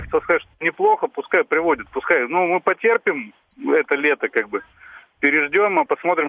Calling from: Moscow, Russia; я из Тимирязевского района.

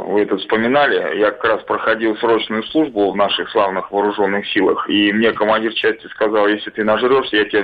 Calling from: Moscow, Russia; утро. Из Москвы. Вот, правда, я не коренной москвич. Вот, ну, давно уже в Москве.

